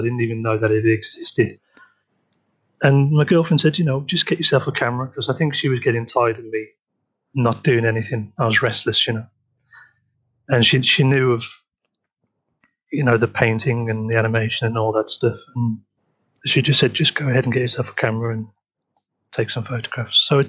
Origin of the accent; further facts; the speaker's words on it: Liverpool, North West England, United Kingdom; also born or lived in Wales / Wolverhampton; now in London, United Kingdom; I'm 42 years of age and I'm originally from Liverpool. I spent about 2 years in Wales, 27 years in a town called Wolverhampton in the Midlands. And I've been in London for about 9 years now.